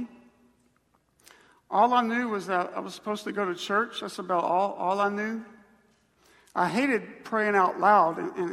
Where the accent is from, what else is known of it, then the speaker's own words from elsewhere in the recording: Montgomery, Alabama, United States; growing up in the Bible Belt, you know, you might say Montgomery is like the belt buckle of the Bible Belt.